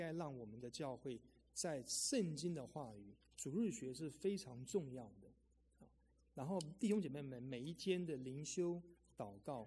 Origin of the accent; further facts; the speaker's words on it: Taiwan; 那像弟兄我是从台湾来的